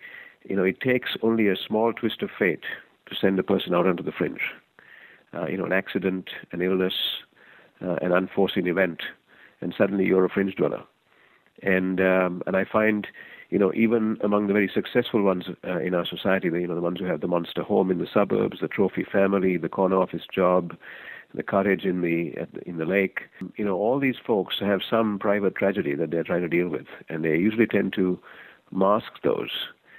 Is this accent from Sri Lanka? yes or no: yes; Sri Lanka; now in Canada; when I was growing up in Sri Lanka, I was a minority community member. We were, you know, European remnants, if you will, of a colonialized country.